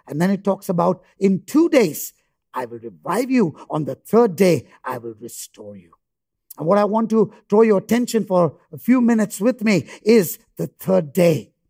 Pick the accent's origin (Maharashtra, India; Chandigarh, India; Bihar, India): Bihar, India; we come from India. A lot of farming is done in India. And I come from a farming background in a in a state from Bihar.